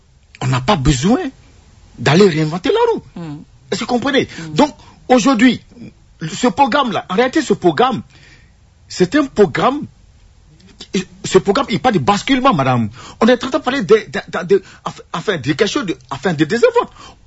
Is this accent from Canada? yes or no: no; DR Congo; qu'est-ce qu'on a inventé ici chez nous en RDC?